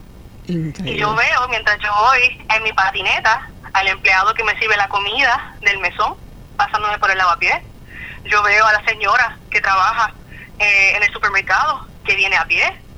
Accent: Puerto Rico; somos todos puertorriqueños, somos todas personas que vivimos en Puerto Rico

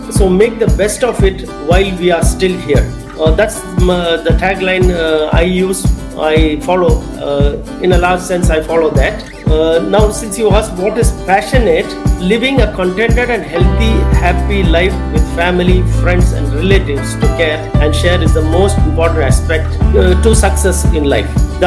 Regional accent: Kolar Gold Fields, Karnataka, India; I was brought up in Kolar Gold Fields, which is a town 100 kilometers away from Bangalore.

